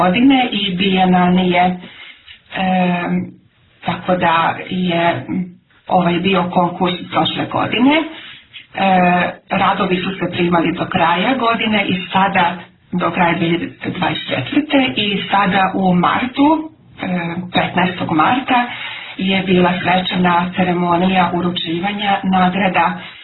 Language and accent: Serbian; Senta, Vojvodina, Serbia; Sa međunarodnim jezikom Esperanto sam se srela pre više od 40 godina u Senti, mom rodnom gradu.